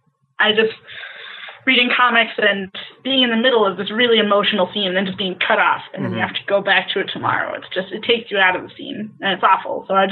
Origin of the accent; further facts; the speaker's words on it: United States; Nope, I'm moving back to the States.